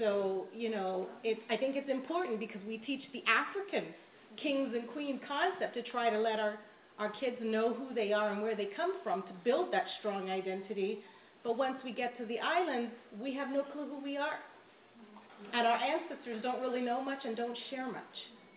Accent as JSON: {"language": "English", "town": "Windsor", "region": "Ontario", "country": "Canada", "said": "I'm from Windsor, Ontario, full of black Canadians."}